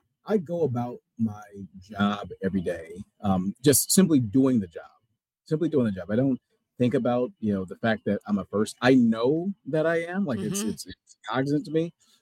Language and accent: English; Wisconsin, United States; wow, this is in my home state. I want folks to come and to be able to experience this, to experience the diversity that we have here in the city, which really, I think, extends to the entire state of Wisconsin.